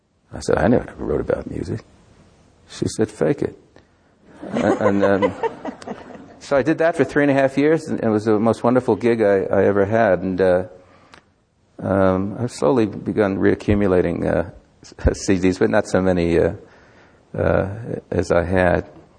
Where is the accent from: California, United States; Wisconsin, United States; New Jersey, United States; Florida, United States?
New Jersey, United States; I grew up on the Hudson, on the Palisades, and the air and the quality of light, the aroma of the river, Manhattan across the way